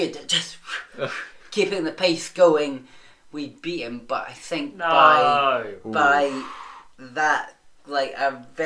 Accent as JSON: {"language": "English", "region": "Scotland", "country": "United Kingdom", "lives_now": "Winchester, United Kingdom", "said": "Of course, yes, because obviously if you guys don't know, I am from Scotland."}